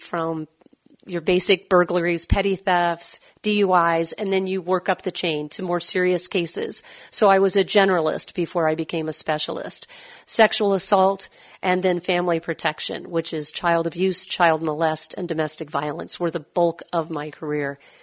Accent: Columbus, Ohio, United States; I grew up in Columbus, Ohio, and I went to the Ohio State University, of which I am still quite fond.

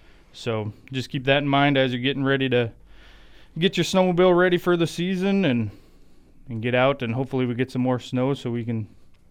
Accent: Minnesota, United States; I come from Minnesota area, so plenty of ice fishing opportunity over there

